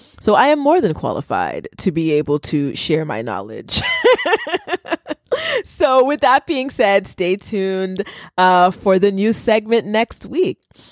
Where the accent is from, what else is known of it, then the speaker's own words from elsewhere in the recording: United States; born there; first language Haitian Creole; English is a second language; I am Haitian American. I was born here, but I was raised in a household that I think my first language was Creole, actually, because nobody was speaking English.